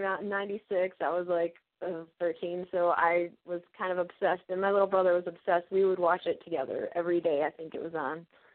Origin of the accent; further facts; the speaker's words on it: Ohio, United States; Well, I am from Ohio. I grew up and I still live in Northeast Ohio, so I'm an Ohioan through and through